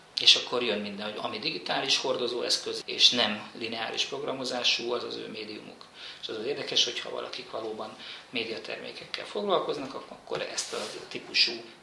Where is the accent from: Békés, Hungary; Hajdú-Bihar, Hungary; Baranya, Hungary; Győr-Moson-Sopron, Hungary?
Hajdú-Bihar, Hungary; Debrecen; Én debreceni ember vagyok